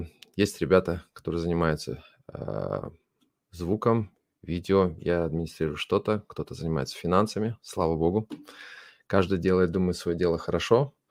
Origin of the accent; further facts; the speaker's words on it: Bavaria, Germany; я из Германии, из Баварии. Ну, что я могу еще рассказать? Мне 44 года